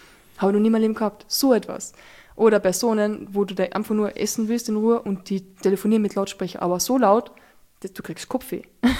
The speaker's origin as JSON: {"language": "German", "region": "Carinthia", "country": "Austria", "said": "aber ich komme aus Kärnten, ist eh schon zu spät."}